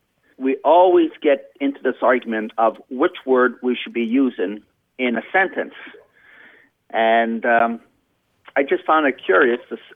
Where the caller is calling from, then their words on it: Brighton, Ontario, Canada; I'm calling from Brighton, Ontario, Canada.